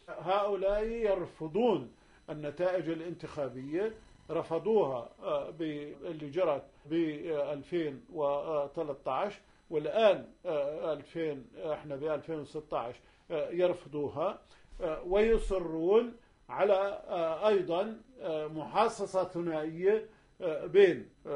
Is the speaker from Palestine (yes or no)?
yes; Palestine; مثل ما بتقول الحكم الشعبية عندنا في فلسطين